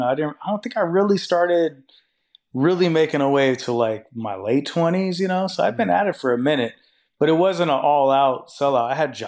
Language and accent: English; Seattle, Washington, United States; I'm from Seattle. I'm not supposed to be doing what I did with my career.